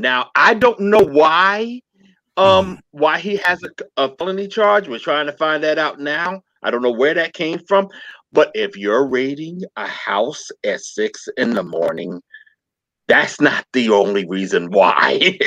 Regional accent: New Brunswick, New Jersey, United States; I mean, he's from my hometown, New Brunswick.

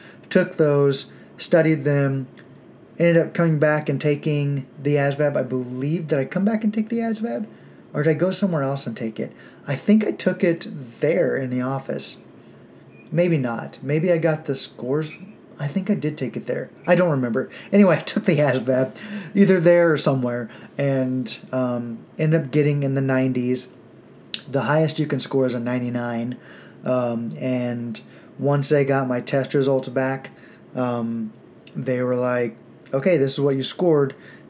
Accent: Oklahoma, United States; Too many people back where I grew up in Oklahoma end up getting stuck there in a mediocre life

